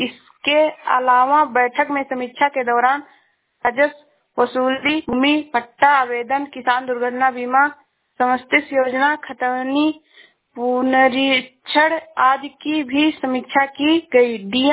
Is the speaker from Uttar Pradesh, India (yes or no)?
yes; Uttar Pradesh, India; मैं जिला श्रावस्ती से हूँ।